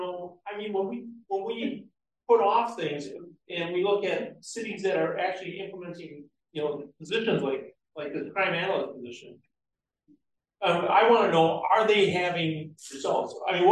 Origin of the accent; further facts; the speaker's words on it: St. Paul, Minnesota, United States; now in Crystal, United States; I mean, I grew up in St. Paul, all right? And so I moved here to Crystal, and I was okay with it, right?